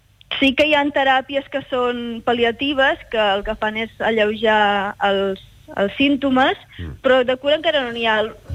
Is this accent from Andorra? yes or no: no; Catalonia, Spain; now in Netherlands; som gent d'Holanda, Alemanya, Itàlia, Brasil, Corea, i jo sóc l'única catalana que hi ha